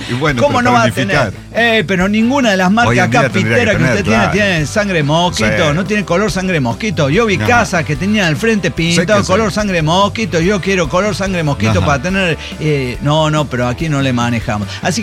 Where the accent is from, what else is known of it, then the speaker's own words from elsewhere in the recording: Córdoba, Argentina; Y yo soy cordobés y vos sos cordobés